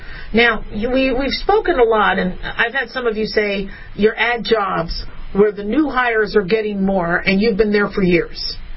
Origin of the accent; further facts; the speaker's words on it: Arizona, United States; I think it was the Phoenix Gazette and the Arizona Republic when I grew up in Arizona.